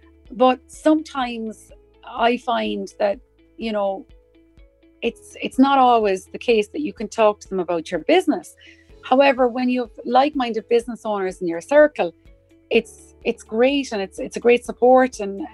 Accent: Munster, Ireland; We are Irish by blood and by, as I say, Munster to the core, myself, even though I'm living in Leinster, God help me.

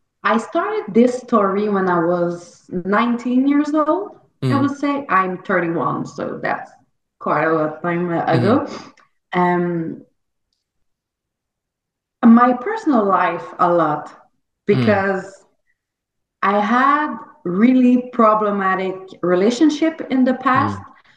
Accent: Canada; first language French; English is a second language; English isn't my first language. I'm French. I'm a French Canadian, but I write better than I talk in English.

